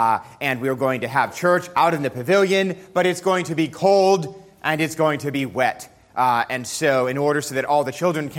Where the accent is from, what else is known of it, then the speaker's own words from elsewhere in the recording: New York City, New York, United States; As most of you know, I grew up in New York City.